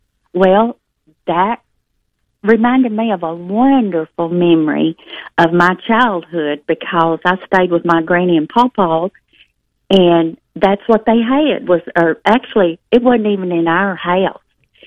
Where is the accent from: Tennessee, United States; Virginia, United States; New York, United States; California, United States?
Tennessee, United States; And like I say, I'm from Chester County. That's in West Tennessee.